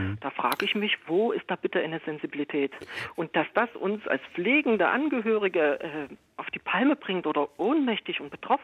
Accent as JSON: {"language": "German", "town": "Dresden", "region": "Saxony", "country": "Germany", "lives_now": "Leipzig, Germany", "said": "Ich komme aus Dresden, genau."}